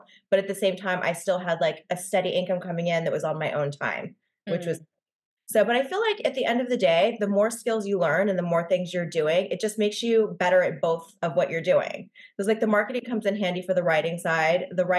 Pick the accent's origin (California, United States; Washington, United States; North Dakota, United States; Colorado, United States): California, United States; Los Angeles; now in New York, United States; Like I came from Los Angeles. My life was very like content there.